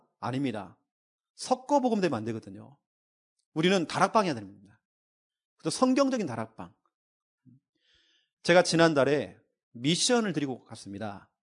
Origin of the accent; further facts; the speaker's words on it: Jeonju, North Jeolla, South Korea; 저는 전라북도 전주 사람입니다. 그런 제가 경상도에 가서 교회를 딱 개척하는데